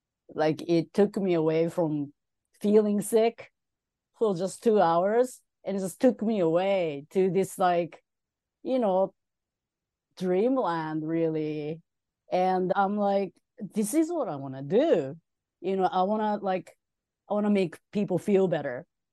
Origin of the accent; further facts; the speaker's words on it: Tokyo, Japan; When I was a kid growing up in Tokyo, I was young, probably like an eighth grader.